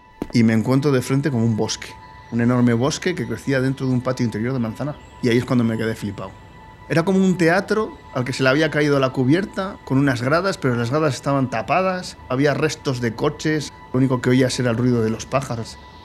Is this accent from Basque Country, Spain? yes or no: yes; Bilbao, Basque Country, Spain; soy de Bilbao, me gusta el tema de la pelota